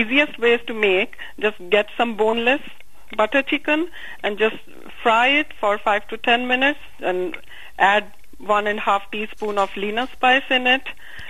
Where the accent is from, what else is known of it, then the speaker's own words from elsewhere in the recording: Kolkata, West Bengal, India; now in New Zealand; Yeah, from Calcutta.